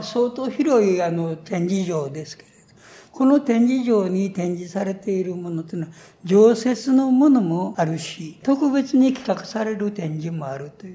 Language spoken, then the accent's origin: Japanese; Nishinomiya, Hyogo, Japan; 僕ら小さい頃から西宮にいて、ここは関学や、ここは関学やと言われてきました。